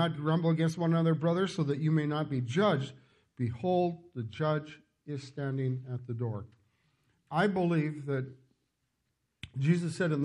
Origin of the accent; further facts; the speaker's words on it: Penticton, British Columbia, Canada; When I was a kid growing up in Penticton